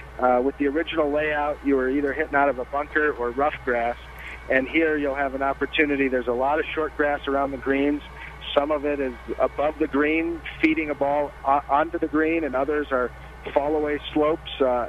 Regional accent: Madison, Wisconsin, United States; now in California, United States; born and raised in Madison and went to the UW and lifelong Badger. And I live in California now, but Wisconsin will always be home.

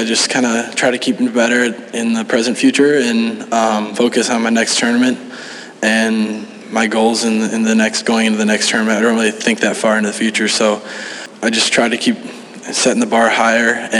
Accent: Chicago, Illinois, United States; having these tournaments at home, it's pretty nice, honestly.

